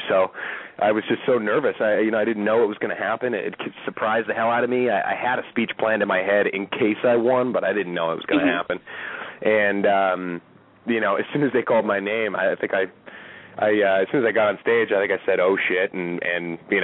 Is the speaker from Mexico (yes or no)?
no; Hawaii, United States; I'm born and raised in Hawaii